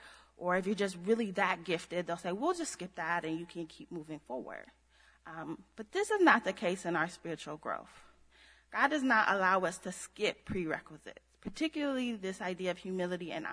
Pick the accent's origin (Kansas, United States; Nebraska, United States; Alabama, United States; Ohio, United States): Ohio, United States; Akron; So my grandmother, I'm from Akron, Ohio.